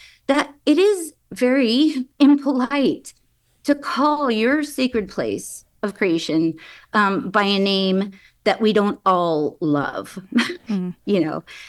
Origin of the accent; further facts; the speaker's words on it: Grass Valley, California, United States; I was born and raised in Grass Valley.